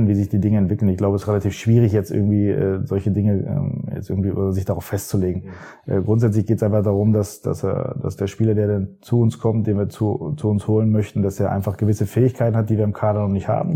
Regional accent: Hanover, Lower Saxony, Germany; born there; Ich bin in Hannover geboren

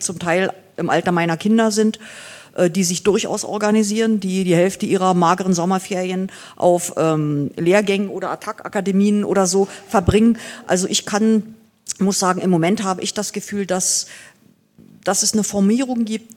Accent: East Germany, Germany; ich bin ja Deutsche, habe allerdings eine Revolution miterlebt, nämlich die friedliche, also weil ich Ostdeutsche bin

